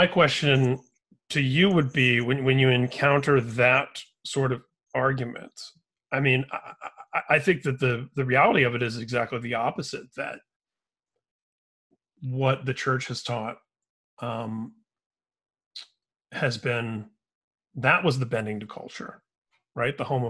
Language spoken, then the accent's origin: English; Indiana, United States; I mean, I grew up in Indiana.